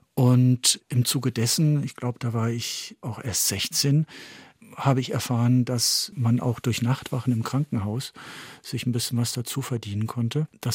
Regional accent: Paris, Île-de-France, France; Und das Aufwachsen in Paris und das Kennenlernen von klein auf von zwei Kulturen hat mich schon tief geprägt.

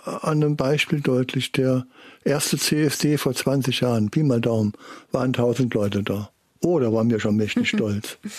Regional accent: Saarland, Germany; Gott sei Dank, soweit ich weiß, bei uns im Saarland nicht.

